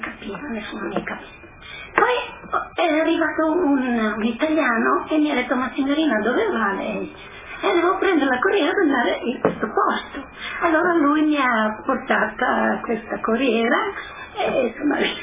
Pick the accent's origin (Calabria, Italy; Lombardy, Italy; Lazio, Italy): Lombardy, Italy; Sondrio; accent: Sondrio dialect; a me mi ha agevolato più il mio dialetto di Sondrio, il nostro milanese, il nostro dialetto di là, parlare il francese.